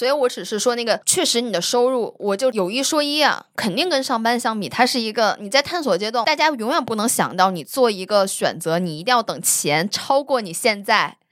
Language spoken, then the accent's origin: Chinese; Beijing, China; 这个我确实要承认我有一些本地人优势，我就是北京人，我没有房租的优势